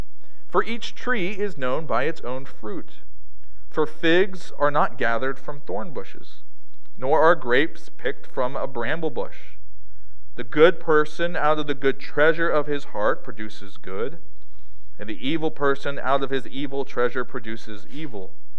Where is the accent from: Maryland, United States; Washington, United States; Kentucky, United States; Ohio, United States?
Maryland, United States; Baltimore; Some of you know that I was born in Baltimore and grew up outside of Baltimore